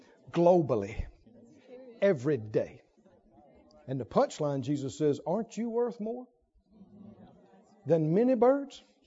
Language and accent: English; Mississippi, United States; I come from Mississippi. I think I got some of this in me.